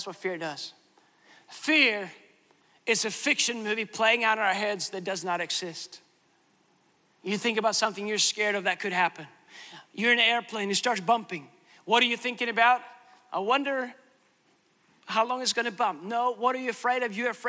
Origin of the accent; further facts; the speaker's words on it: United States; now in Sweden; I came from America, the land of great service, to Sweden where no one knows what service is.